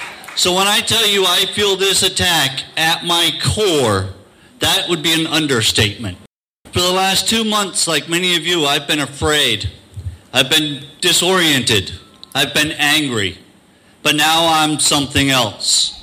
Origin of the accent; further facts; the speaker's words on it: Winthrop, Maine, United States; I'm from Winthrop, Maine.